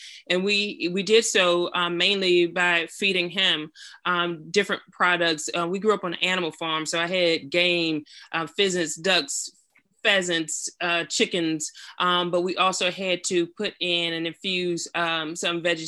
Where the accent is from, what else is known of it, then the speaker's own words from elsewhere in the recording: Virginia, United States; I grew up in Virginia. I grew up on a farm, and I tried to separate myself from that lifestyle because it was hard work